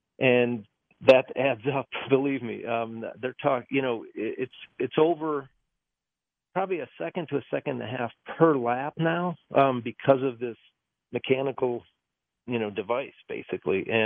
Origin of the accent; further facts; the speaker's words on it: Wisconsin, United States; Where I grew up in Wisconsin, it was what we had.